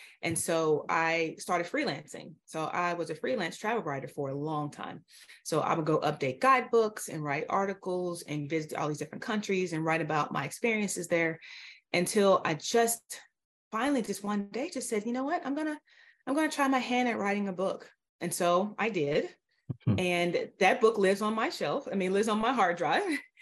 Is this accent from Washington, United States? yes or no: no; Illinois, United States; also born or lived in Chicago; I grew up in a teeny tiny town in Southern Illinois. I was born in Chicago, but I grew up in Southern Illinois.